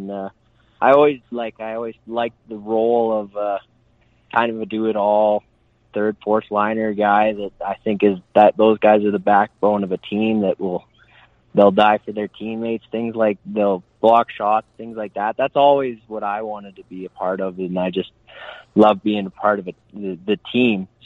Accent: Okotoks, Alberta, Canada; also born or lived in Edmonton / Calgary; I was born in Edmonton, but probably played the most defining years of my hockey career. I bounced all around Alberta with my parents work and things like that. I'd say the most defining parts of my minor hockey were definitely in Okotoks and at Calgary area.

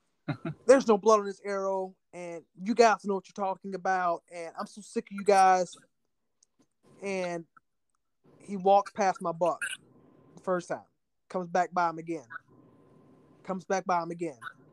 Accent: Florida, United States; So I'm from Florida.

